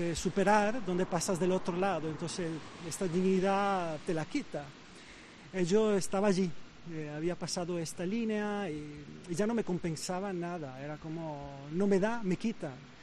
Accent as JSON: {"language": "Spanish", "town": "Venice", "region": "Veneto", "country": "Italy", "second_language": "Spanish", "moved": "as an adult", "lives_now": "Granada, Spain", "said": "yo tenía entonces 25 años, estaba trabajando, yo soy de Venecia, de una islita de Venecia."}